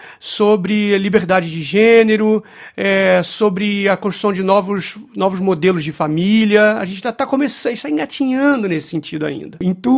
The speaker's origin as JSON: {"language": "Portuguese", "country": "Brazil", "said": "ou até mesmo no interior do Brasil, de onde eu venho, por exemplo"}